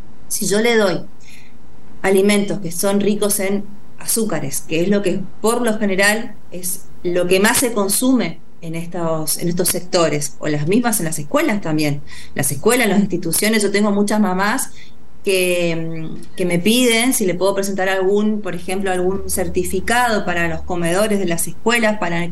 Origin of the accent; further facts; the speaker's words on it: Misiones, Argentina; now in Buenos Aires, Argentina; yo soy de Misiones, trabajé muchos años en Misiones. Yo hace 10 años vivo en Buenos Aires